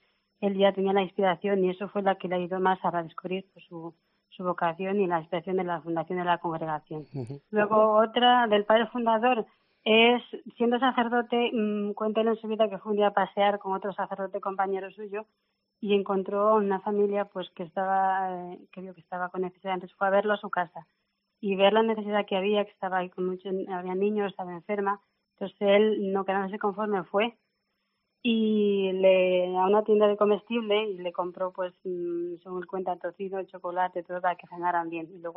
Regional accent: Peru; Yo soy del Perú, de una familia muy cristiana, mis padres pues nos han educado en la fe y toda la familia.

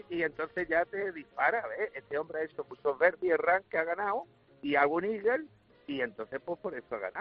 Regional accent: San Martín del Tesorillo, Andalusia, Spain; Mira, yo soy de San Martín del Tesorillo, al lado de Sotogrande

